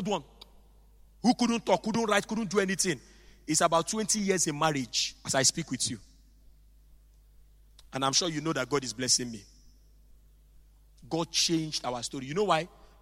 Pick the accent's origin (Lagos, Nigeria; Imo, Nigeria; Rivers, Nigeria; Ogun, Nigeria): Imo, Nigeria; Owerri; You think I'm from Ishekiri. I'm not from Ishekiri. I'm from Owerri in Imo State.